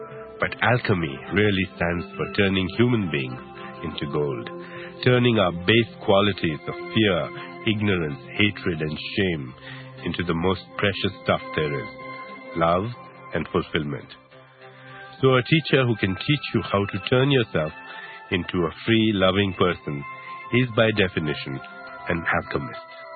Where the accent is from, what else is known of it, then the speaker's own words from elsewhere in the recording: India; want to know why I'm interested in wizards if I come from India. My answer is this. In India, we still believe that wizards exist.